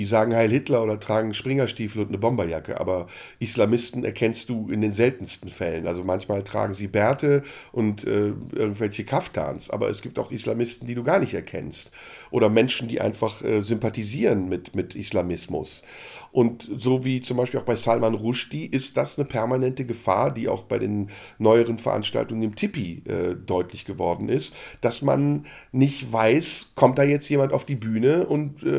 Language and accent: German; Turkey; dass ich als eine Art Token, eben als Türke, mich vor ihn stelle